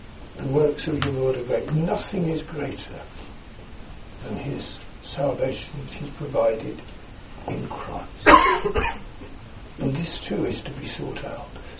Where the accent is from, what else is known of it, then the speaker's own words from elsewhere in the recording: London, United Kingdom; I was brought up in London, a very mechanical place, near railway lines.